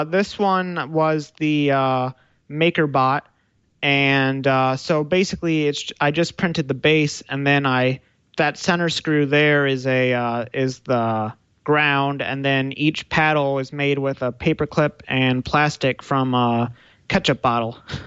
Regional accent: Plymouth, Michigan, United States; now in Mountain View, United States; Currently, I am in Mountain View, but I'm a native of Plymouth, Michigan, and a Crimson Tide fan.

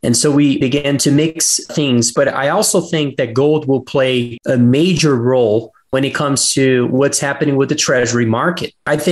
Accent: Brazil; I'm from Brazil

